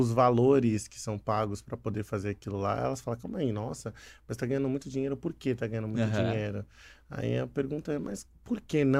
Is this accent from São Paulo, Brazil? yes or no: yes; São Paulo, Brazil; born there; Sou do estado de São Paulo, nascido no Tucuruvi.